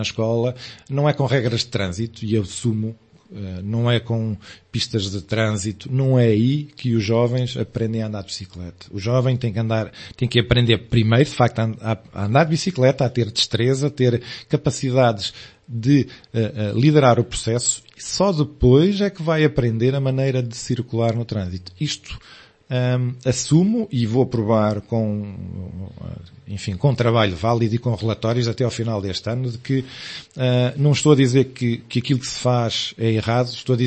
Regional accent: Gafanha da Nazaré, Aveiro, Portugal; Eu sou natural da Gafanha da Nazaré.

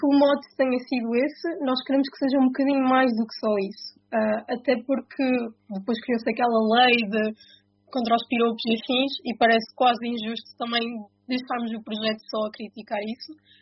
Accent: Alvar, Aveiro, Portugal; now in Aveiro, Portugal; Sou de Alvar. Nascida e criada em Alvar, apesar de agora a minha vida ser muito mais para Aveiro. Fui para lá estudar e pronto, por lá tenciono ir ficando, pelo menos por agora

